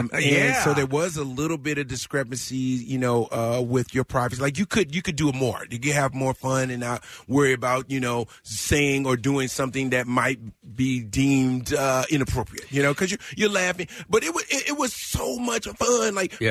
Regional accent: Nashville, Tennessee, United States; We're from Nashville. We drove.

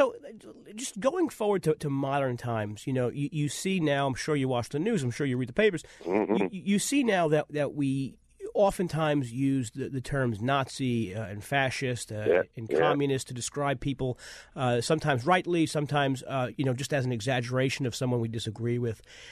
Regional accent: New York, United States; even as a New Yorker myself, you know, you pass by institutions and you don't think twice.

